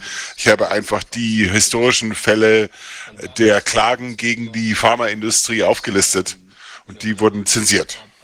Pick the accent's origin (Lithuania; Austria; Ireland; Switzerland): Ireland; German is a second language; now in Spain; Ich komme aus Irland und arbeite an Themen der politischen Theorie und Föderalismus.